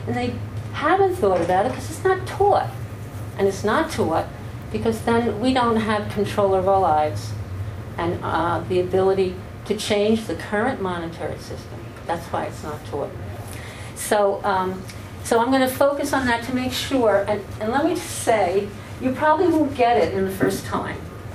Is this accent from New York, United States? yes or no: yes; New York City, New York, United States; I'm a city girl. I grew up in New York. I'm still living there. I lived there most of my life.